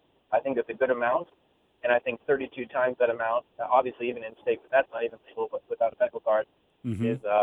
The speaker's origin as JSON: {"language": "English", "region": "Oregon", "country": "United States", "said": "and I'm from Oregon, actually, where marijuana is obviously recreationally legal to have an ounce on a person."}